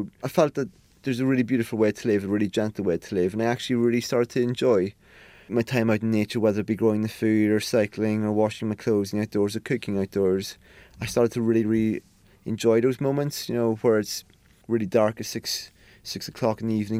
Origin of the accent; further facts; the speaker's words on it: Ireland; You know, I grew up in Ireland, and you're almost fighting at the bar to be the first person to buy a round.